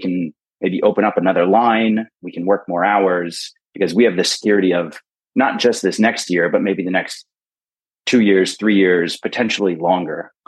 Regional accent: United States; And I'm like, well, I'm American.

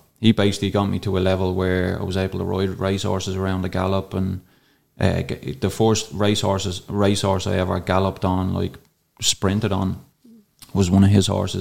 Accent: Dublin, Leinster, Ireland; I've had probably, I'd say, up in around 10 horses like growing up in Darndale, and most of them got pounded.

